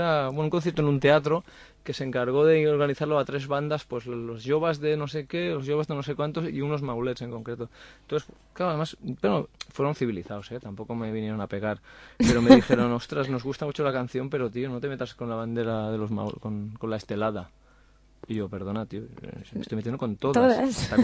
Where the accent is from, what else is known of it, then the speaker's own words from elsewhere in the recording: Barcelona, Catalonia, Spain; Yo soy de Horta, aquí al lado.